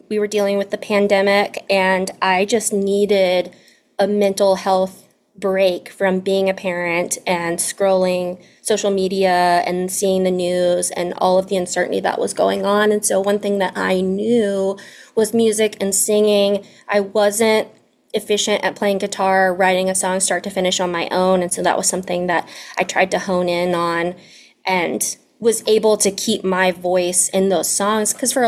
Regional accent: Virginia, United States; also born or lived in Guam; I was born in Guam, but I was raised in Virginia. And so I have kind of gone back and forth with my identity.

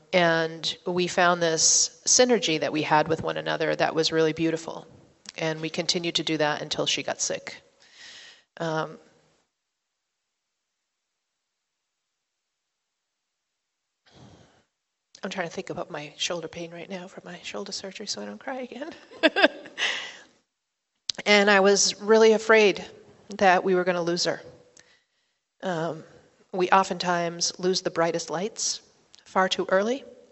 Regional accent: Maine, United States; I'm from the Penobscot Nation. My family is Bear Clan from the Penobscot Nation and Crow Clan from the Passamaquoddy tribe at Tibaik.

